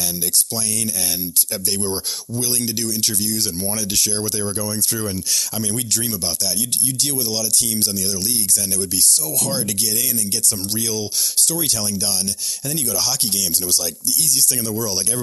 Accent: Boston, Massachusetts, United States; I'm from Boston. Actually, I live outside of Philadelphia now

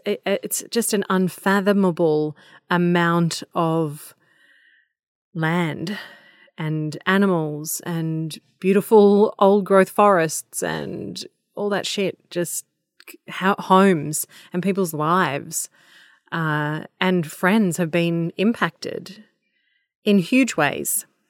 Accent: Victoria, Australia; as a five-year-old growing up in the Dandenong Ranges

